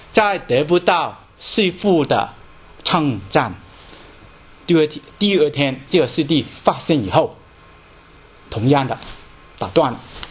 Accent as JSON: {"language": "Chinese", "country": "China", "said": "我们是基督徒啊，特别我们是中国人的基督徒"}